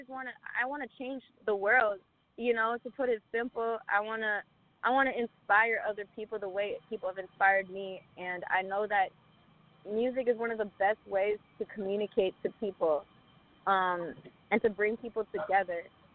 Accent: Ann Arbor, Michigan, United States; I don't know if I mentioned that, but I am from Ann Arbor, Michigan.

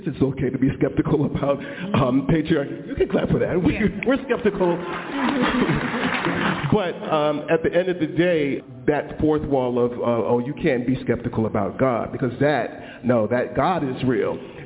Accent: Saint Croix, U.S. Virgin Islands; I was raised Moravian. I'm from St. Croix in the Virgin Islands, so U.S. Virgin Islands, anybody knows where that is.

